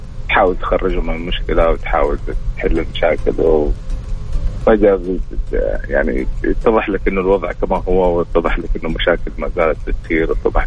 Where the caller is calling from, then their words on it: Jeddah, Makkah Province, Saudi Arabia; من جدة أجواء طيبة.